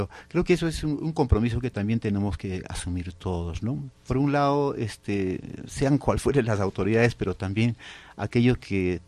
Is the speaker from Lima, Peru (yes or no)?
no; Chucuito, Puno, Peru; Mira, yo soy de Chucuito, aquí cerquita, ¿no?